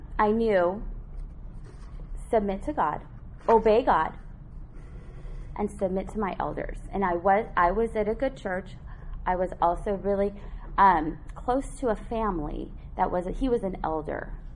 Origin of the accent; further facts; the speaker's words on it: Guatemala; I was born in Guatemala. I was born in a very traditionally Hispanic home.